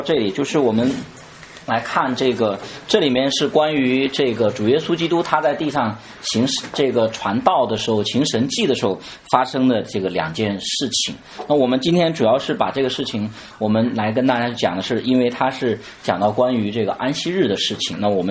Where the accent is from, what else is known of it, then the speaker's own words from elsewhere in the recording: Henan, China; 因为我们河南是农业省，我们大家这方面比我懂得多，因为我是原来在城市里面长大，我还不太懂这些。